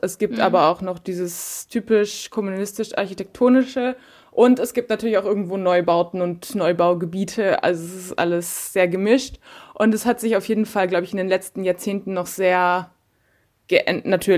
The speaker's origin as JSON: {"language": "German", "country": "Romania", "said": "wir kommen halt direkt aus den Vorkarpaten. Also und die Stadt, aus der wir kommen, ist direkt vor bei den Vorkarpaten. Also wir kommen erst im bergigeren Gebiet."}